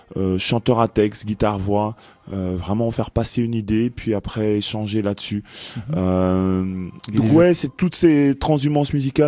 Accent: Kasaï, DR Congo; un rythme issu du Kivu, du Kasaï, c'est ma région d'origine.

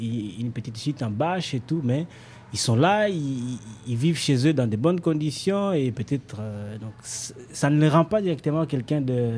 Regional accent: North Kivu, DR Congo; moved away; Chez nous, au Congo, j'ai fui lors de l'éruption volcanique. Je suis parti au Rwanda.

